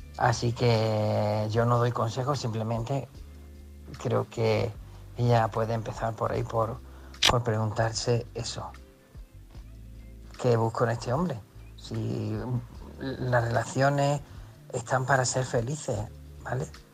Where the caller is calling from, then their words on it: Málaga, Andalusia, Spain; de Málaga.